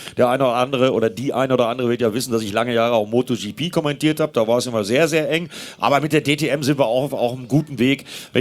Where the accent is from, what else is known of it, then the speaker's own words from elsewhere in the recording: Northern Germany, Germany; Ich komme aus Norddeutschland